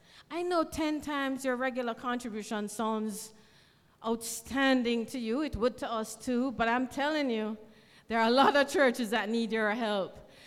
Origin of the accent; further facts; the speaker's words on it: Jamaica; born there; I am fully Jamaican. My father's family came from India. My mother's family came from China. I was born in Jamaica. I look Filipino, and I really feel like I'm a black Jamaican